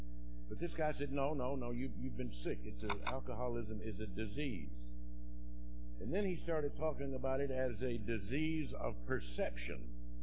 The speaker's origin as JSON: {"language": "English", "region": "Georgia", "country": "United States", "tie": "born or raised there", "said": "I was born in North Georgia, spent most of my life there"}